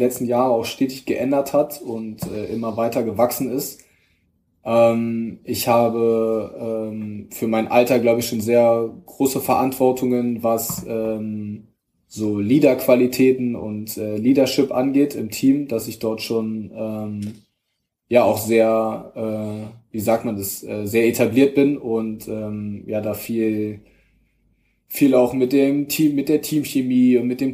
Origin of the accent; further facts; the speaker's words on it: Berlin, Germany; dass es meine Heimatstadt ist